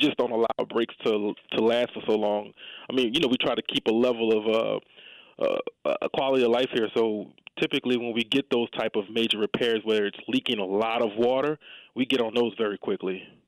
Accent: Marrero, Louisiana, United States; First, I'm from the West Bank, Marrero.

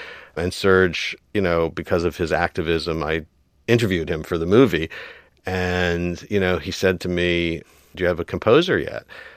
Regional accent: United States; Also, as an American Jew, I have been somewhat, in my early years, obsessed with the Holocaust.

